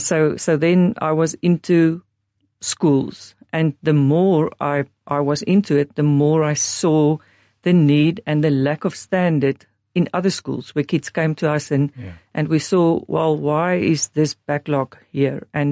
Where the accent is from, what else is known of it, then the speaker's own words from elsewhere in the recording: Cape Town, Western Cape, South Africa; So I grew up in Cape Town. I had a wonderful family, stable, secure, loving family there, but very poor.